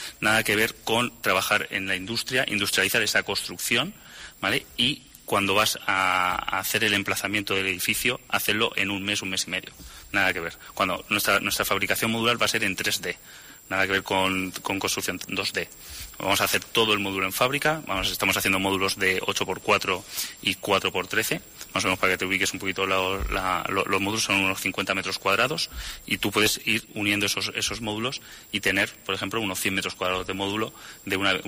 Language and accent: Spanish; Castilla-La Mancha, Spain; now in Tomelloso, Spain; Yo no soy de aquí, de Tomelloso, soy de Gin, Albacete, llevo 2 años viviendo